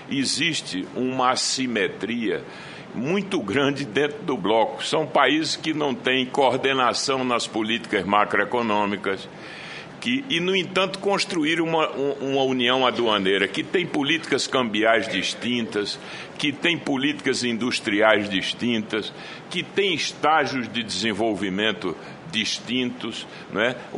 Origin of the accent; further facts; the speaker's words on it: Brazil; como brasileiro